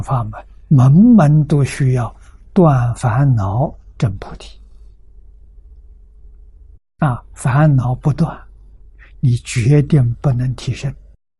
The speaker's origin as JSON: {"language": "Chinese", "country": "China", "said": "第三个见取跟戒取，我们中国人叫成见"}